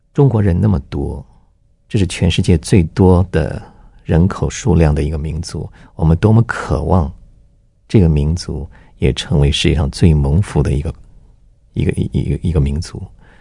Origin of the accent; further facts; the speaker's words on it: Taiwan; 比如说我是在台湾出生，基本上这是我的成长环境，是我的工作环境，